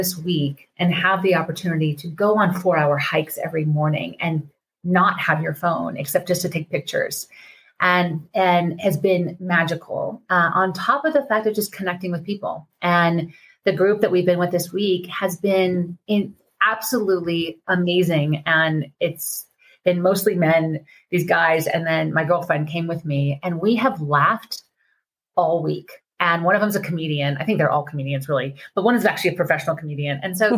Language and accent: English; Colorado, United States; and I've been to Telluride so many times, I'm from Colorado, was so spectacular.